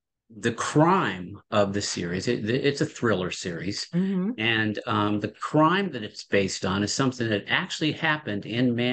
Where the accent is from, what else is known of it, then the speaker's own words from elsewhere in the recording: Sheridan, Wyoming, United States; I grew up in Sheridan, Wyoming. Big difference.